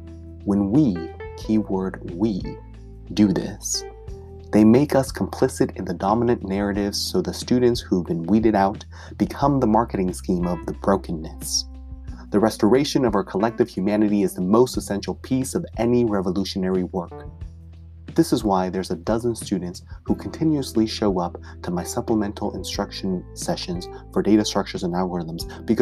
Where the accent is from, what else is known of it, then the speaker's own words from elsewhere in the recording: California, United States; By virtue of growing up in the Bay Area in the early 2000s